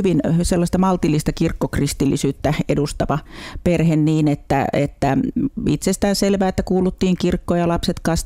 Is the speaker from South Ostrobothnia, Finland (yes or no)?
yes; Seinäjoki, South Ostrobothnia, Finland; Mun isäni on siis lähtöisin Ylistarosta, sukujuuret on Lapualla ja äiti on sitten Järviselulta Alajärveltä. Ja Seinäjoella ihan kerrostalossa asfalttipihalla, se oli mun leikkipaikka